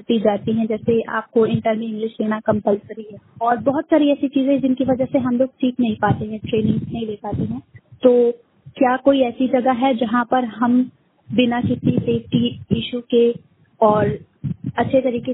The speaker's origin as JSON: {"language": "Hindi", "town": "Basti", "region": "Uttar Pradesh", "country": "India", "tie": "born or raised there", "said": "मैं उत्तर प्रदेश के बस्ती जिले की निवासी हूँ। मैं एक दृष्टिबाधित छात्र हूँ।"}